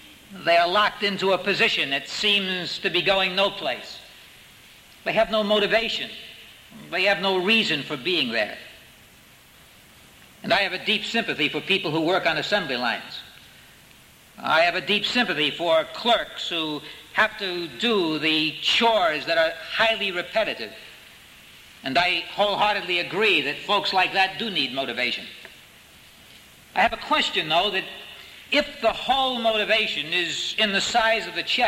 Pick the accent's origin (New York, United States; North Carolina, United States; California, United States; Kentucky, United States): New York, United States; New York City; For when I was a boy growing up in New York City, sitting in the peanut gallery of the Yankee Stadium